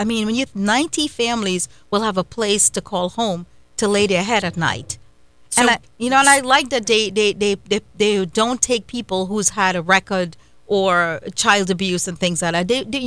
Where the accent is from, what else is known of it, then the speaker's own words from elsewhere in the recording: Trinidad & Tobago; I was raised in Trinidad, where we were grateful to God for public school.